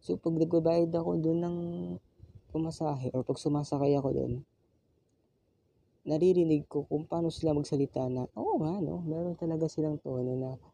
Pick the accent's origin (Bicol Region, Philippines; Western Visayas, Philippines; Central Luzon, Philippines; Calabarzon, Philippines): Central Luzon, Philippines; accent: Bulacan; nalaman agad nila na taga Bulacan ako dahil dito.